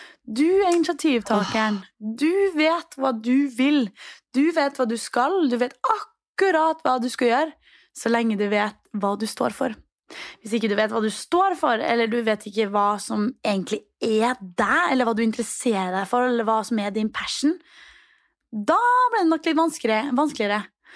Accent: Trondheim, Trøndelag, Norway; Når jeg var hjemme I Trondheim, så var jeg inne på en butikk.

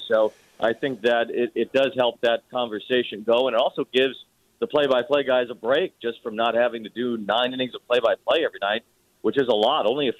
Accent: Chicago, Illinois, United States; growing up in Chicago, that I don't really know who Howie was

